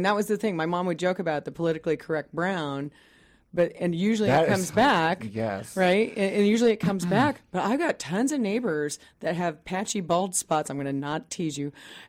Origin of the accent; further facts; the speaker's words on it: Midwest, United States; I grew up in the Midwest on a 3/4 acre lot that we had to mow every freaking week in 100 degree weather in summer.